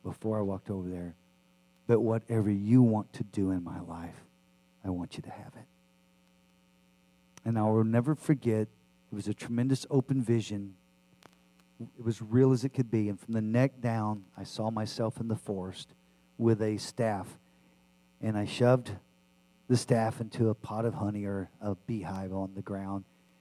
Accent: Texas, United States; I am a Texan, and don't You ever do that to me.

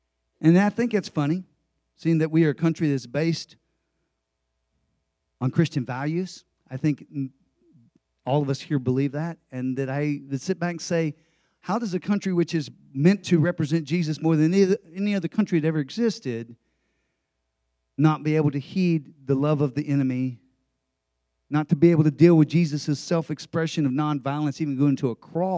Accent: Vietnam; I grew up in the Vietnam War. I never knew anything other than war.

